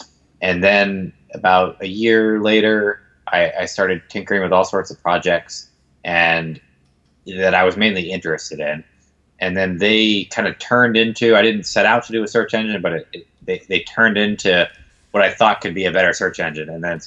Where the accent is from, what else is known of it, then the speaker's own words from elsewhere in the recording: Atlanta, Georgia, United States; also born or lived in Washington, D.C. / Philippines; I grew up in Atlanta. Even though I was born in DC and spent a couple years in the Philippines, but I moved to outside Atlanta, suburban Atlanta, when I was five, and basically stayed there until going to MIT.